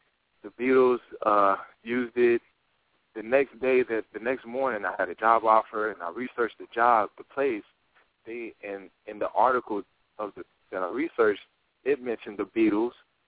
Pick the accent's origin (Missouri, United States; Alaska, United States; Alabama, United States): Alabama, United States; Huntsville; from Huntsville, Alabama.